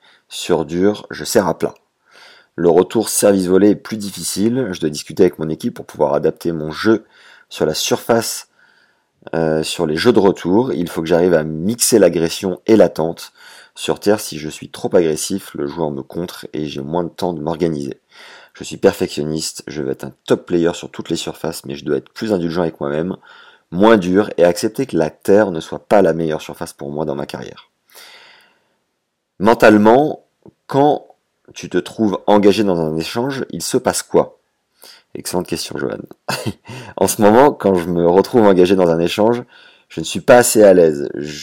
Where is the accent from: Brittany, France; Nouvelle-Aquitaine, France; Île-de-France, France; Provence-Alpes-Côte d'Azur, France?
Île-de-France, France; Paris; Je suis né à Paris, j'ai commencé le tennis à 5 ans